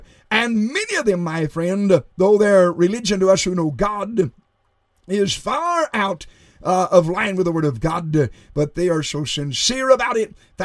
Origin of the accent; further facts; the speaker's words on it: United States; born there; But I am an American born in this country. My ancestors immigrated years ago.